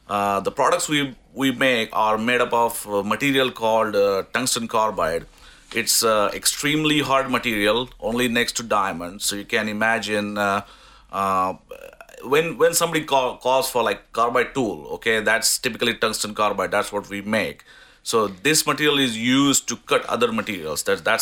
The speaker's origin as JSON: {"language": "English", "country": "India", "also_born_or_lived": "Japan", "moved": "as an adult", "said": "and I'm originally from India."}